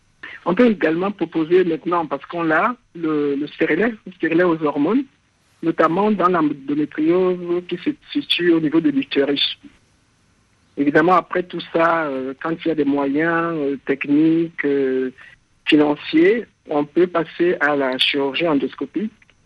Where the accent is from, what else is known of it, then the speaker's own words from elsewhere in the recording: Cameroon; parce que chez nous au Cameroun, on pratique cette technique-là